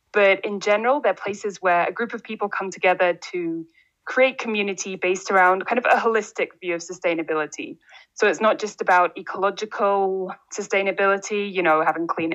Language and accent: English; London, United Kingdom; So I'm from London, and I was working in climate change activism and campaigning in NGOs.